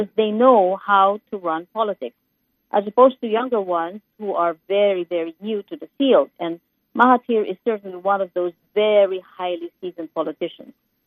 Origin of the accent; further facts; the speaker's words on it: Philippines; now in Singapore; but also in the Philippines, I'm a Filipino